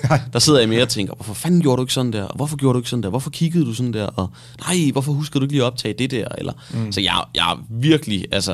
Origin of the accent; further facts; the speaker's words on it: Svendborg, Region of Southern Denmark, Denmark; Jeg tror, det kommer fra min opvækst hjemme i Svendborg.